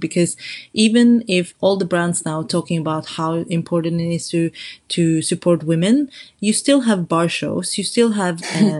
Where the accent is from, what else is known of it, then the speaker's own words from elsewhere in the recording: Norway; English is a second language; moved away; I grew up in Norway, which is supposedly one of the most equal countries in the world